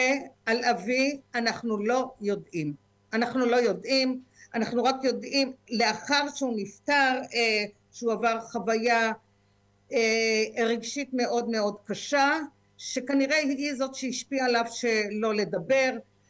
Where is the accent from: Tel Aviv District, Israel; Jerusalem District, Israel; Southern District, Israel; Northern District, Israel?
Southern District, Israel; Tkuma; אני ילידת מושב תקומה, מ-11 יישובים שקמו במוצאי יום הכיפורים תש"ז 1946 בעוטף עזה, כפי שזה מוכר היום. הוריי זכרם לברכה … הם שורדי שואת יהודי הונגריה והיו ממייסדי המקום.